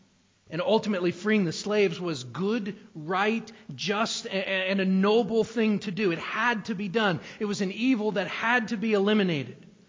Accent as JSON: {"language": "English", "region": "New Hampshire", "country": "United States", "tie": "born or raised there", "said": "I grew up in New Hampshire. The state motto in New Hampshire is live free or die."}